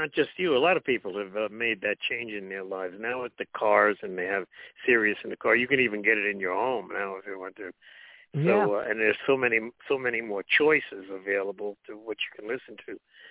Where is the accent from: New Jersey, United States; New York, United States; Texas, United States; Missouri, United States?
New Jersey, United States; Jersey City; now in Hillsboro, United States; Yeah, I'm originally from Jersey City.